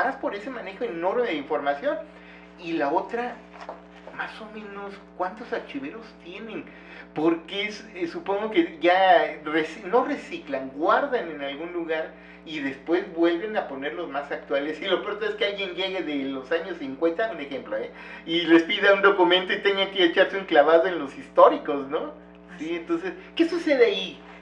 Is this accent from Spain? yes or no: no; Chiapas, Mexico; Y pero resulta que en mi pueblo, Chiapas, alguna vez se quemó el registro civil